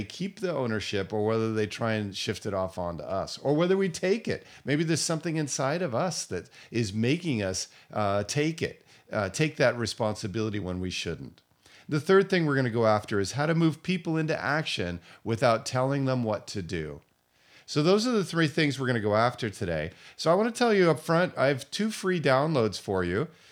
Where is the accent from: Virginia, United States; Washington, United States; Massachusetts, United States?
Washington, United States; Seattle; moved away as an adult; also born or lived in Japan / Indonesia; I lived in Asia for 20 years. I'm from Seattle area originally, but moved to Japan in 1991, worked as a missionary there for 10 years doing church planting, had a family there.